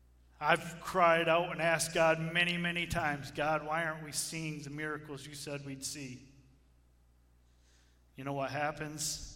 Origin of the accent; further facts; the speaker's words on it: Bad Axe, Michigan, United States; I grew up in the Bad Axe area, and then after I got married, my wife was from Marysville, and we eventually made our way this way.